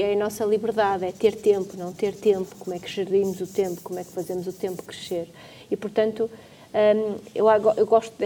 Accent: Norte, Portugal; also born or lived in Porto; Eu nasci, eu sou transmontana, sou duriense, foi lá que eu nasci. Morei uma parte muito considerável da minha vida no Porto, mas já morei em muitos outros sítios, já trabalhei em muitos outros lugares. E comecei a fazer coisas em Braga em 2009.

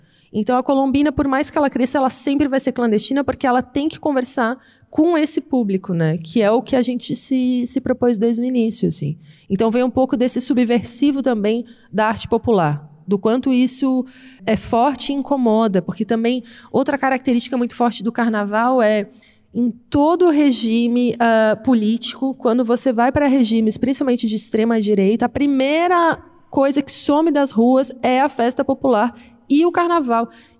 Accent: Brazil; pelo fato, por exemplo, eu sou brasileira

